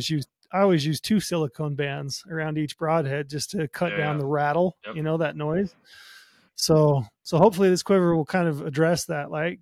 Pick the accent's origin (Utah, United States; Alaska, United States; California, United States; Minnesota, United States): Utah, United States; I'm from Utah. I'm sitting in Southern Utah as I speak. I grew up here. Utah's a strange place.